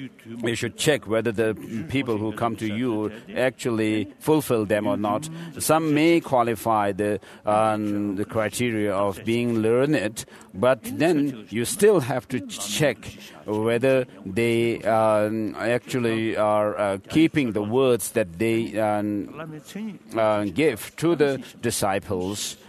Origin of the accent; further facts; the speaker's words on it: India; I'm from India, I'm in India, and I can't do much from here.